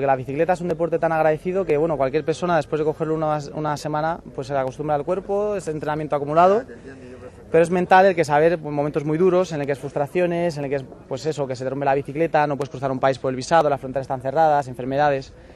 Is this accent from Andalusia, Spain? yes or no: no; Majadahonda, Community of Madrid, Spain; es un orgullo pues promover la bicicleta en mi pueblo, de Majadahonda, de toda la vida.